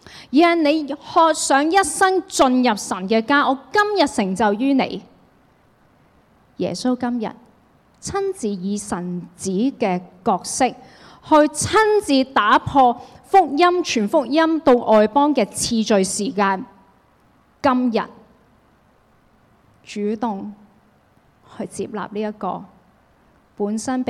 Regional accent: Hong Kong; 因為我就是香港人

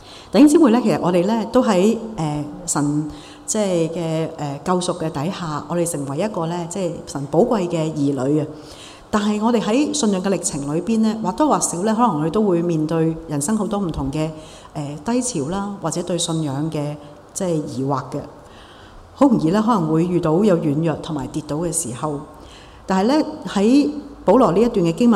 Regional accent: Hong Kong; 雖然我哋香港人，我哋有呢一个公民嘅身份

